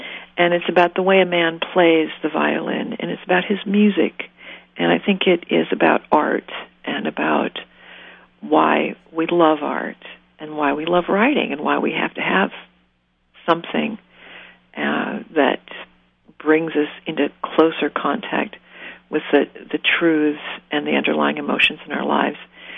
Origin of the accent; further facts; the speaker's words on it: Wahpeton, North Dakota, United States; I grew up in Wahpeton, North Dakota.